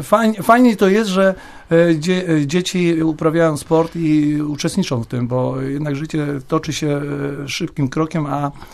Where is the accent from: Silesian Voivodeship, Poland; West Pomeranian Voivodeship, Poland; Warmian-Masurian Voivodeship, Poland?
West Pomeranian Voivodeship, Poland; Szczecin; urodziłem się w Szczecinie i mieszkam od urodzenia